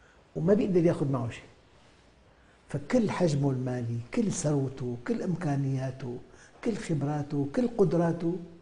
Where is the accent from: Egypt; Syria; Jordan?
Syria; born there; also born or lived in Sham; أنا ولدت في الشام، سافرت إلى أمريكا، إلى أستراليا، إلى أوروبا